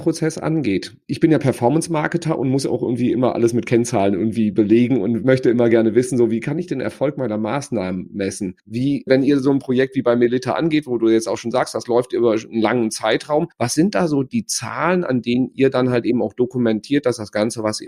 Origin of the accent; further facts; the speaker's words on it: North Rhine-Westphalia, Germany; wir sind ja beide Sauerländer